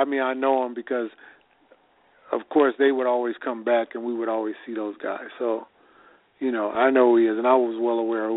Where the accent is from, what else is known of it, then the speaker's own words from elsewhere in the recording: California, United States; My original, growing up in California, you were a USC fan for football and a UCLA fan for basketball.